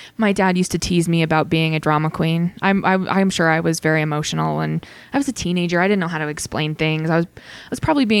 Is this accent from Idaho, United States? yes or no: yes; Idaho, United States; We had a seminary building because I grew up in Southern Idaho.